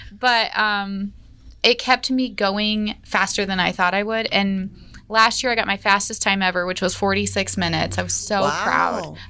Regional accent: Denver, Colorado, United States; born there; now in Colorado Springs, United States; Yep. I was born in Denver. Moved here, like, I think it's got to be 8 years by now.

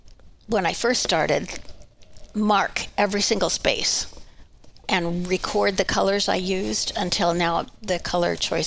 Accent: Wisconsin, United States; At the time, it was just old houses and some of the memories I had in growing up in Wisconsin.

